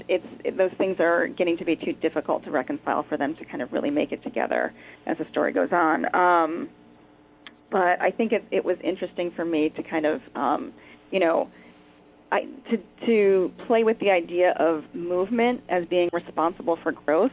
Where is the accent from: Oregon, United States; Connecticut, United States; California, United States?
Connecticut, United States; Waterbury; But growing up in Waterbury, and actually throughout the Northeast